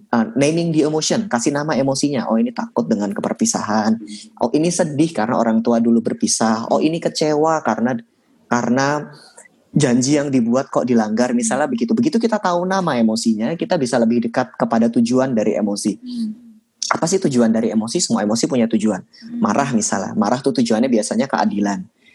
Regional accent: Jepara, Central Java, Indonesia; now in Jakarta, Indonesia; Saya orang Jepara. Tapi saya nggak ngapa-ngapain di sana

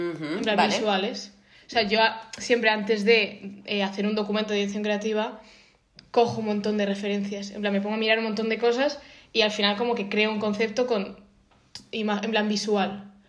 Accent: Madrid, Community of Madrid, Spain; Yo soy de las pocas que soy madrileña

